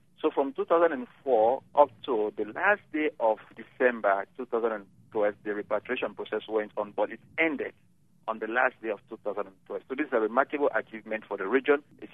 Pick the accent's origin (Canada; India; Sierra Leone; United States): Sierra Leone; I come from Sierra Leone, where I worked with Liberian refugees before coming over to Liberia.